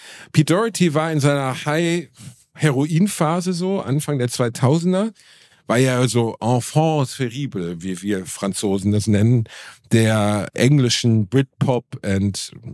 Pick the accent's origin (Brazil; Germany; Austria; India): Germany; Gelsenkirchen, North Rhine-Westphalia; Das war einfach mein Zahnarzt als Teenager in Gelsenkirchen.